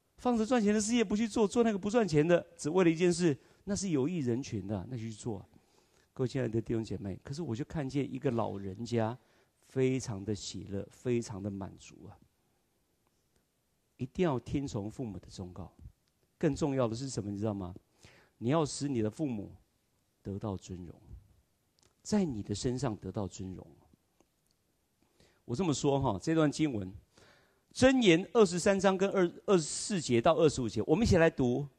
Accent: Taiwan; 这个我们从台湾来，对不对？

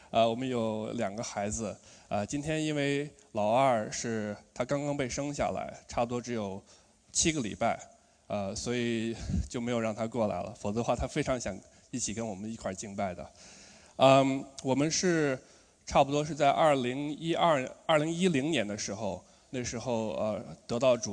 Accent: northern China, China; now in Australia; 大家听我这个口音就知道我是哪人了吧？我是北方人，对的。我是从小在中国北方长大，然后后来跟着父母一起来到了澳洲，在这边上大学的时候信主的。

